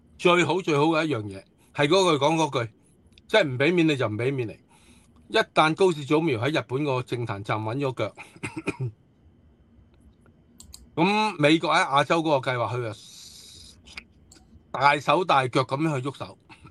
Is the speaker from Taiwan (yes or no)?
no; China; 牺牲了我们中国人的幸福和和平的。